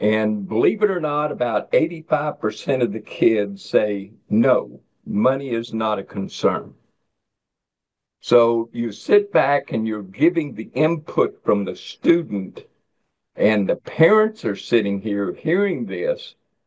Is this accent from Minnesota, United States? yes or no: no; Miami, Florida, United States; And I'm from Miami, Florida, and I don't like the snow.